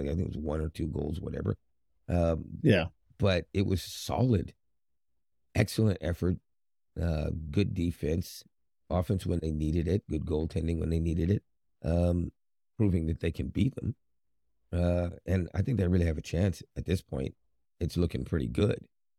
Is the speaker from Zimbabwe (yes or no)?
no; Canada; and I'm Canadian, I'm embarrassed if this is true.